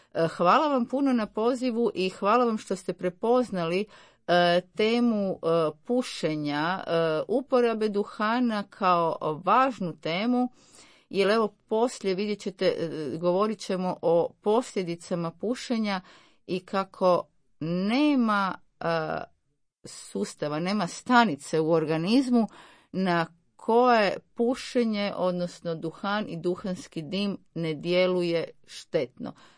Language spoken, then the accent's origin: Croatian; Zagreb, City of Zagreb, Croatia; Rođena sam u Zagrebu, tu sam završila osnovnu i srednju školu, nakon toga medicinski fakultet